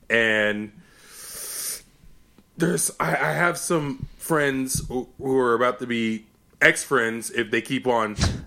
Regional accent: Texas, United States; now in Seattle, United States; I'm from Texas, where it's conservative central, pretty fucking much. And I'm a liberal.

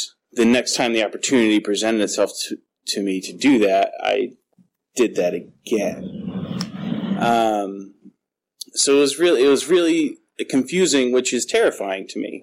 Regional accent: Ohio, United States; moved away as an adult; I am originally from Ohio. A little over three years ago, I moved here because I have a brother who lives here.

